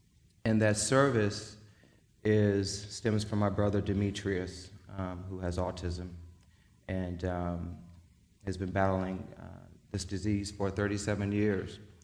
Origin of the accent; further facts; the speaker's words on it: Florence, South Carolina, United States; because I'm from Florence, and I love this community.